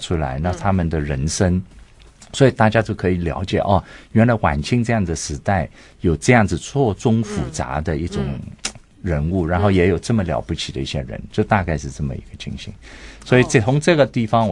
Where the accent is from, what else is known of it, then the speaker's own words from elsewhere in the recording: Huzhou, Zhejiang, China; 我们是湖州人，浙江湖州